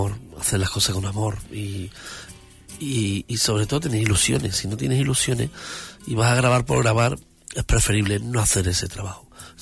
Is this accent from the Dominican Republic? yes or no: no; Huelva, Andalusia, Spain; Yo amo a Huelva porque es mi tierra, ¿no? Que nadie me diga nada de Huelva